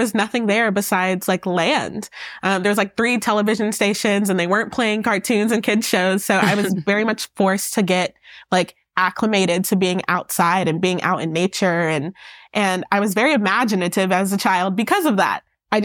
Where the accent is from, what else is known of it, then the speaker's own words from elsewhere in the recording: Georgia, United States; also born or lived in Dixon Mills, Alabama; Yes, I grew up in Georgia, but I always say that I was partially raised by my grandparents in Alabama. So on my dad's side, his parents, they had an 84-acre farm in Dixon Mills, Alabama